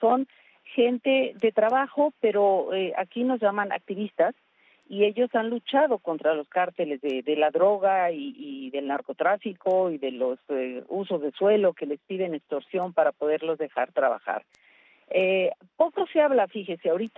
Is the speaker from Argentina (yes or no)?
no; Mexico; Mi percepción como ciudadana mexicana preocupada y ocupada de estos temas